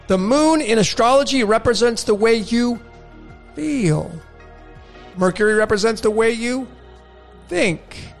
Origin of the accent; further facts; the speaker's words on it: Putnam, Connecticut, United States; born there; I was born in Putnam, Connecticut.